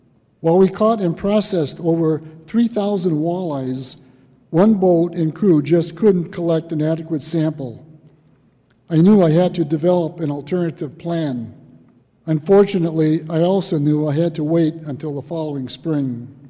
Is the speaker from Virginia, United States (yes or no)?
no; Washburn, Wisconsin, United States; I'm from Washburn, Wisconsin.